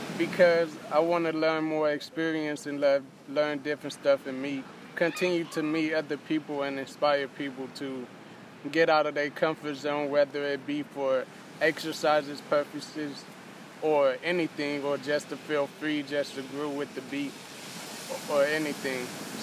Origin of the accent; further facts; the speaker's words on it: California, United States; My background, so I grew up in California, actually.